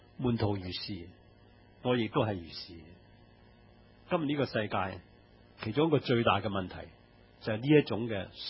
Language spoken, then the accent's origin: Cantonese; Hong Kong; 佢唔系我哋播道会嘅，佢唔系我哋香港人嘅